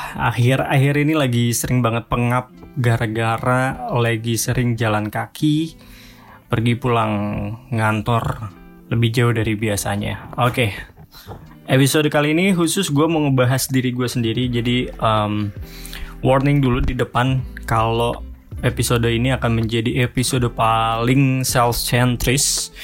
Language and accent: Indonesian; Purwakarta, West Java, Indonesia; 27 tahun hidup di kebanyakan pedesaan, hidup di Purwakarta, lahir di Purwakarta, sekolah di Purwakarta